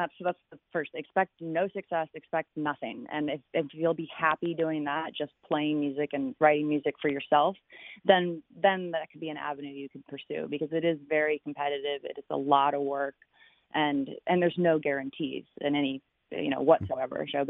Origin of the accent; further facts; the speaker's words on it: New York, United States; but I'm also a New Yorker, so you know, I'm gonna support that too.